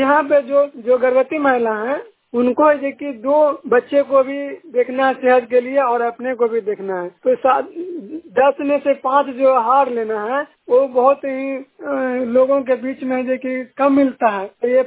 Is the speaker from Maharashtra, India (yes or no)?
no; Bihar, India; और मैं थरथरी ब्लॉक से हूँ, जिला नालंदा।